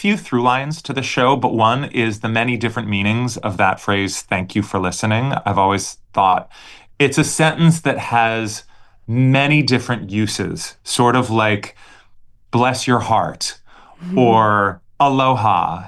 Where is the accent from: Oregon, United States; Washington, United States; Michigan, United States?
Oregon, United States; Portland; performances with … from my hometown of Portland, Oregon.